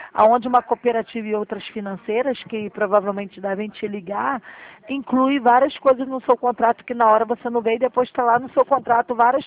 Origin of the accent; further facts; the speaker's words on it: Maricá, Rio de Janeiro, Brazil; eu sou de Maricá, você é meu vizinho.